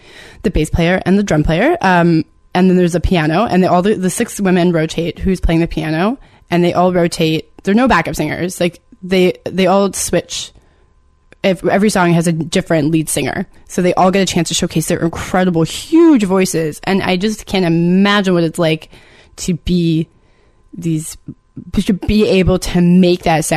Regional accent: Nova Scotia, Canada; but I'm from the South Shore, and it is a tiny, tiny little town.

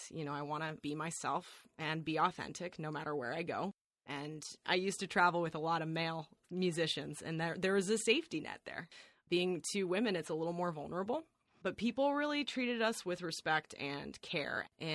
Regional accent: Colorado, United States; We crossed over a bit of the Midwest, played in my hometown in Colorado.

